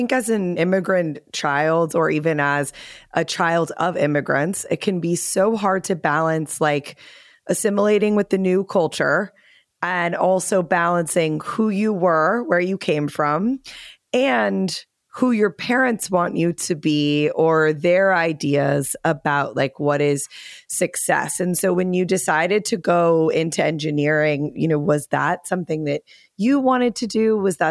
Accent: United States; And I'm American, you know, to move to Indiana.

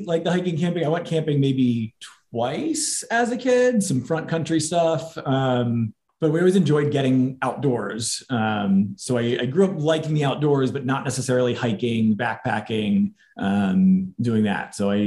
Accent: Virginia, United States; We grew up outside Washington, D.C., Northern Virginia, and we met towards the end of high school.

